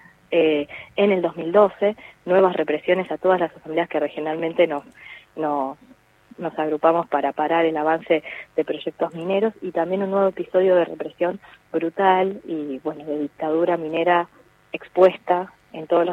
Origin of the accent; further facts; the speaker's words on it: Andalgalá, Catamarca, Argentina; nosotros somos el pueblo de Andalgalá, no bien.